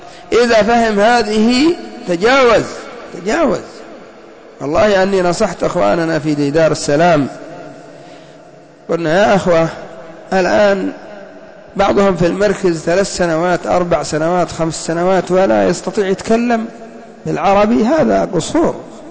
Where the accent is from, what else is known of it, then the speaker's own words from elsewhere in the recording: Yemen; وربما تجد عندنا في اليمن ما أحد يعرف هذا الخلاف